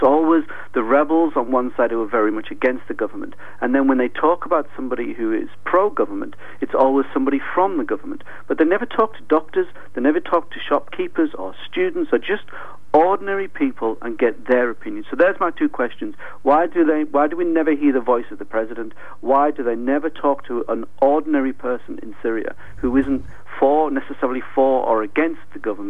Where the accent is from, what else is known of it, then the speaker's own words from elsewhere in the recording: Newcastle, North East England, United Kingdom; I'm from Newcastle, so I don't really know the area.